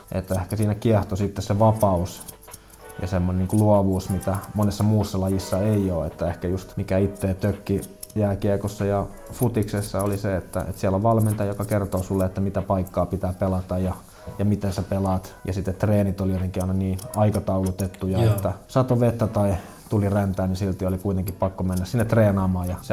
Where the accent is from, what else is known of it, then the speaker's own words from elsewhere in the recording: Espoo, Uusimaa, Finland; Mä oon Espoosta kotoisin. Isä on lähtösi Oulusta ja äiti Joensuusta.